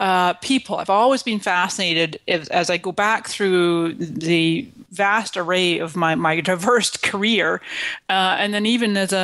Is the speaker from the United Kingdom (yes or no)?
yes; Scotland, United Kingdom; moved away as an adult; also born or lived in Canada; now in California, United States; I came to this country in 1999 from Scotland, mm-hmm. and before that I was born in Canada.